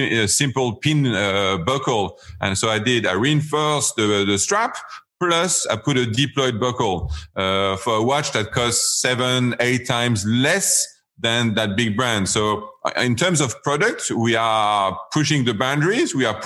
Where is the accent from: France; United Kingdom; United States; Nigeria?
France; English is a second language; We all know Leap, growing up in France.